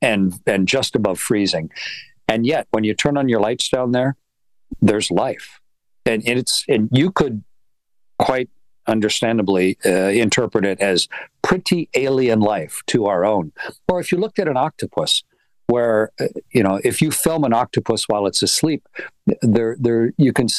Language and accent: English; Canada; as a Canadian